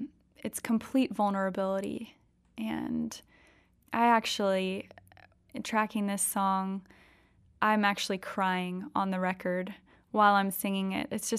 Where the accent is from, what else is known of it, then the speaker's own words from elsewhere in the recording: Deep South, United States; Yes, and I'm from the South, the Deep South, and so Nashville just seemed like the perfect fit. It wasn't too far away from home